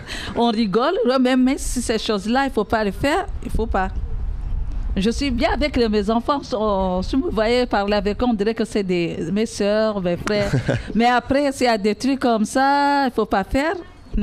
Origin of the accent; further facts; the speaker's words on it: Comoros; Les deux mentalités ici, comme je suis comorienne.